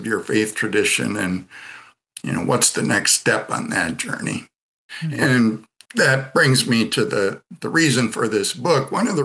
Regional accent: Midwest, United States; So born and raised in the Catholic Church up here in the Midwest of the U.S.

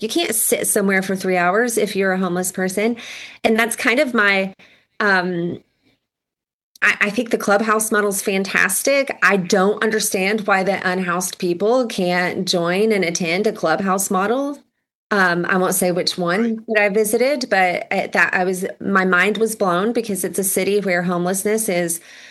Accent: Tennessee, United States; I'm from East Tennessee. So there's like, I think two psychiatrists in the town I'm from.

